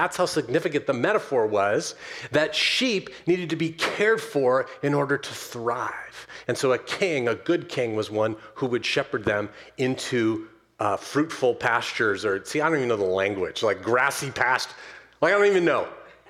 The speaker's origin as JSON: {"language": "English", "town": "Oakland", "region": "California", "country": "United States", "tie": "born or raised there", "said": "Like, I grew up in Oakland. I didn't see a sheep."}